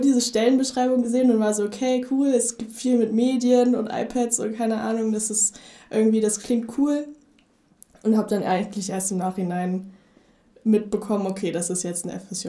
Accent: Stadthagen, Lower Saxony, Germany; weil ich komme aus Stadthagen und ich fahre jeden Tag nach Hannover

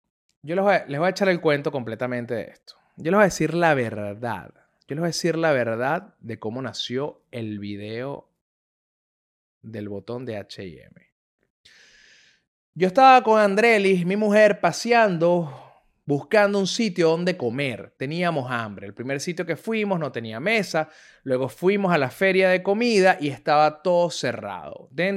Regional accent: Venezuela; yo, que soy también venezolano, utilizo la palabra veneco

